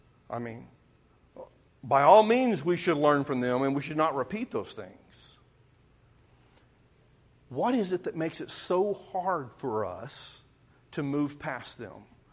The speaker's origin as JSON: {"language": "English", "region": "Oklahoma", "country": "United States", "said": "I am a deer hunter. I'm from Southeast Oklahoma"}